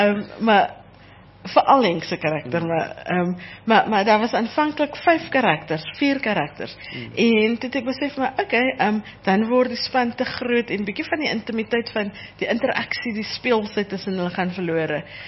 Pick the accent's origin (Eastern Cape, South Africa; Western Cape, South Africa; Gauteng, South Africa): Western Cape, South Africa; Grabouw; born or raised there